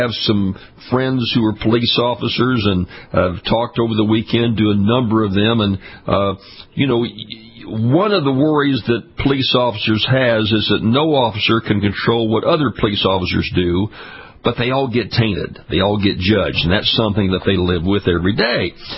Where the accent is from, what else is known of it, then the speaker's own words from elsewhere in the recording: Baton Rouge, Louisiana, United States; including my hometown here of Baton Rouge, Louisiana. I'm broadcasting from Baton Rouge this weekend.